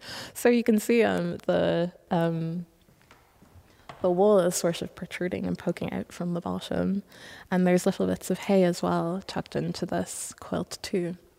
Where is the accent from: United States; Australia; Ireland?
Ireland; also born or lived in Nigeria; I'm from Nigeria and I grew up in Ireland